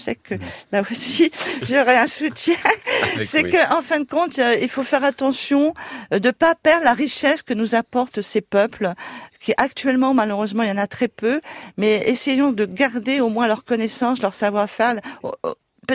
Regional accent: Paris, Île-de-France, France; born there; moi, je suis née à Paris

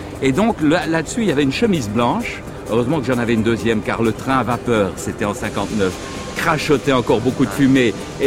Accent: Switzerland; je suis Suisse comme tous les Suisses, beaucoup d'entre eux, c'est-à-dire que j'ai une grand-mère italienne. J'ai un arrière-grand-père français

